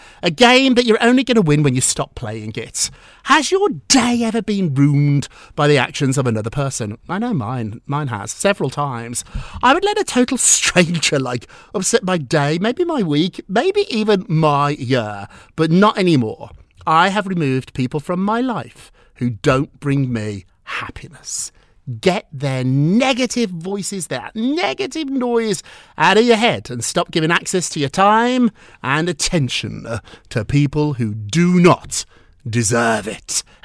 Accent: United Kingdom; now in United States; 25 years ago, he was one of my first clients, and I came from Britain, so I'd never actually watched Melrose Place, so I didn't really know him.

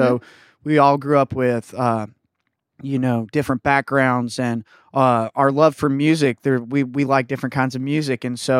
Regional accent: Daneys, West Virginia, United States; I'm from Daneys, West Virginia.

